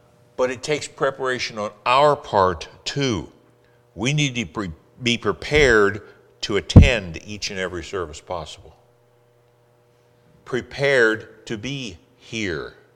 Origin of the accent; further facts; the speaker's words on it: California, United States; now in Arkansas, United States; But I came to Harding from Southern California, where I graduated from high school. It was not uncommon in Southern California to pick a girl up at 7:30.